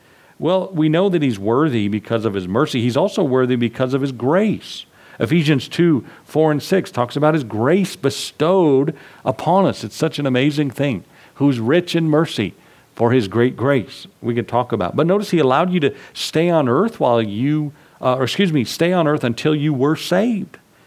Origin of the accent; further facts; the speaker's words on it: United States; We're so privileged to be Americans.